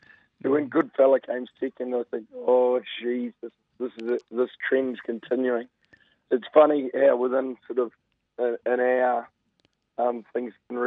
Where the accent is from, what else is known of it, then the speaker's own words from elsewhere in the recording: New Zealand; moved away; when I came over from New Zealand.